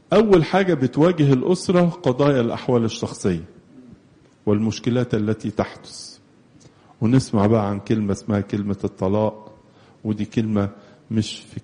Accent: Egypt; وجعلته يبقى كاروس بلادنا مصر

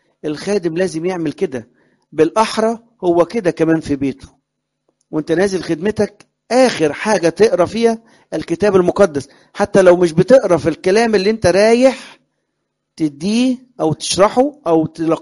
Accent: Alexandria, Alexandria Governorate, Egypt; عشان انا اصلا من اسكندرية

